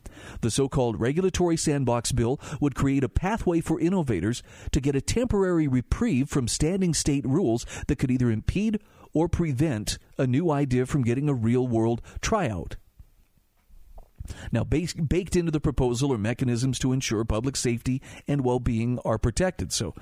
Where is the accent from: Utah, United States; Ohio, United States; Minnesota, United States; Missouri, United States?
Utah, United States; Utah, my home state, is on its way to enacting something known as a regulatory sandbox.